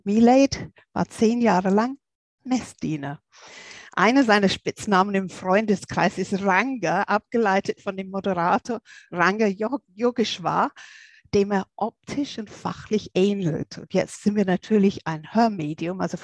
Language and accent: German; England, United Kingdom; Als Engländerin bin ich ja besonders erfreut darüber, weil der Zirkus fand seinen Ursprung in England im 18. Jahrhundert